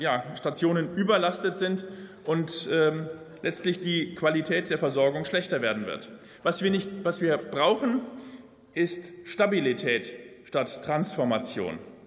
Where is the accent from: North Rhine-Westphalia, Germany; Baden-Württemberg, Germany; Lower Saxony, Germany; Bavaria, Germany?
Lower Saxony, Germany; Ich mache das mal beispielhaft deutlich an meiner Heimat, der ostfriesischen Halbinsel.